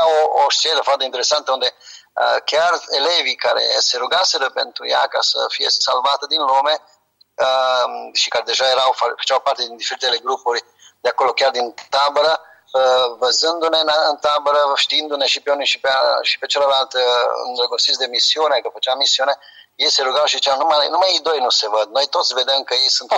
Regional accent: Romania; cum știau că sunt român, să le pot folosi și ca traducător, și ca om de contacte.

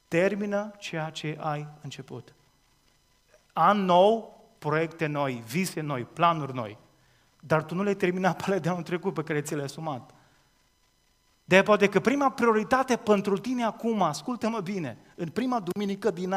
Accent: Romania; Deci sunt român și sunt obișnuit cu asta.

